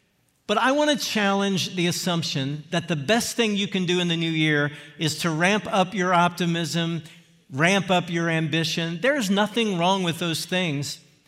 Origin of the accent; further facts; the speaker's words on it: Virginia, United States; My home state is Virginia